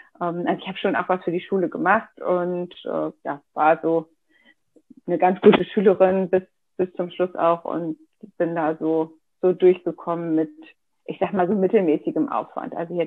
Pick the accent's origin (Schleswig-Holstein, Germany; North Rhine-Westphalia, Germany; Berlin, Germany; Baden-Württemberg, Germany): Schleswig-Holstein, Germany; born or raised there